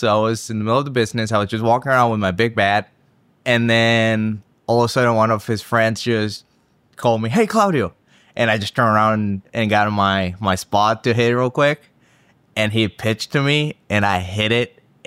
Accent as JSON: {"language": "English", "town": "Maracaibo", "region": "Zulia", "country": "Venezuela", "said": "So where I'm from, we're borders with Colombia. I'm from Maracaibo State, Zulia."}